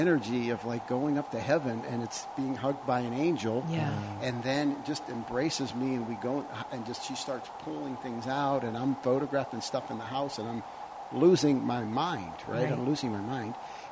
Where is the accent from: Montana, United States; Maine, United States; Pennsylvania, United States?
Pennsylvania, United States; St. Marys; also born or lived in Pittsburgh; And I grew up in, I'm from St. Mary's, Du Bois. I grew up on farms.